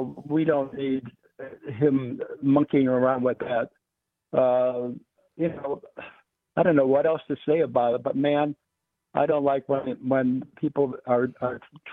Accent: Oshkosh, Wisconsin, United States; I'm from Oshkosh.

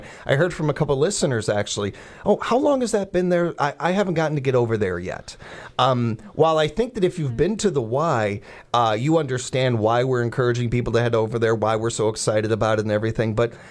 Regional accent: Chicago, Illinois, United States; as a kid growing up in Chicago, my uncle was an architect, and he'd take me on sites and seeing things.

